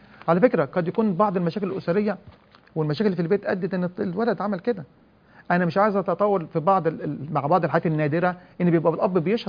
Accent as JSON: {"language": "Arabic", "country": "Egypt", "said": "احنا يعني عندنا في مصر"}